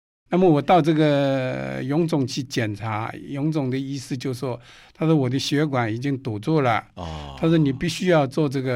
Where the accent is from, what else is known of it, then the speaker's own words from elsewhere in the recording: China; moved away as an adult; now in Taiwan; 我由大陆从军到台湾来的。